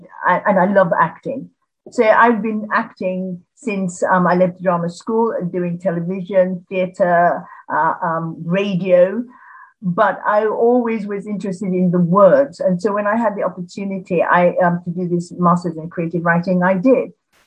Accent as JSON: {"language": "English", "country": "Sierra Leone", "tie": "born or raised there", "also_born_or_lived": "England", "said": "I was born in England and then went home to Sierra Leone in West Africa with my parents when I was about four. And of course, I was born quite a few years ago."}